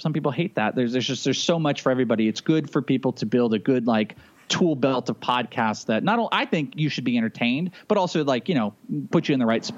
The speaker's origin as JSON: {"language": "English", "region": "Arizona", "country": "United States", "said": "I'm from Arizona."}